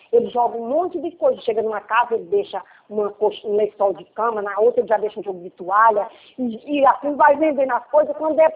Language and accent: Portuguese; Northeast Region, Brazil; Porque eu sou nordestina